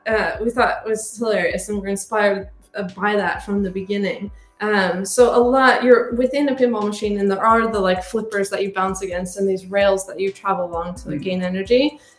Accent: California, United States; now in Sweden; Yeah, so I'm a Californian transplant in Sweden.

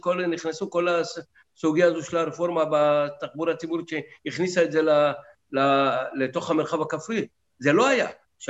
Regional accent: Beersheba, Southern District, Israel; אני גדלתי בבאר שבע

